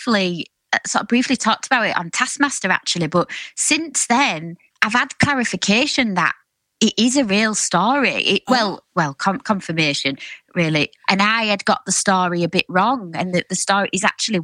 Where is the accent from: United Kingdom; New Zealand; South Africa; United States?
United Kingdom; Hull, Yorkshire and the Humber; also born or lived in Hessle; Well, I'm West Hull. I was brought up on Springbank, but then we moved to Hesel when I was a bit older.